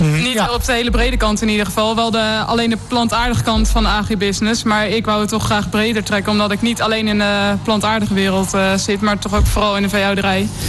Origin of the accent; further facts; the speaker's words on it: Randstad, Netherlands; maar zelf kom ik ook uit de Randstad